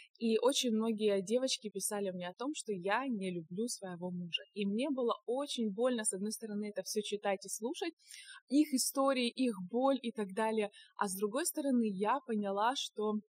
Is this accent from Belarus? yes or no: no; Ukraine; now in United States; мы живем в Америке. Ну вот, собственно говоря, такая моя небольшая визиточка, а сами мы вообще родом из Украины.